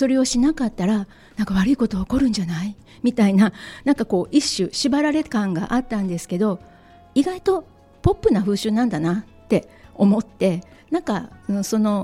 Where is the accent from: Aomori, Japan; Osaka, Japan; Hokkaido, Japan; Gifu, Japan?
Osaka, Japan; 私は生まれも育ちもずっと大阪で、大阪から実は出たことがないので